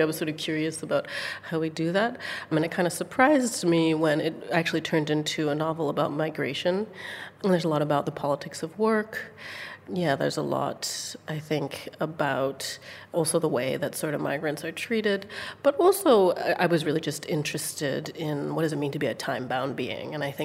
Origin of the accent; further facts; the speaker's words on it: Singapore; also born or lived in Canada; so I was born in Canada, but I actually grew up mostly in Singapore, so I sort of always have one foot in either place in a way.